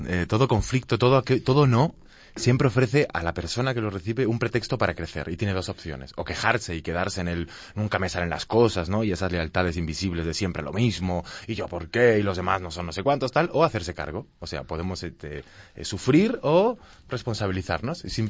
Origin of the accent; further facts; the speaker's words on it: Torrelodones, Community of Madrid, Spain; Hombre, debo decir que me crié en Torrelodones.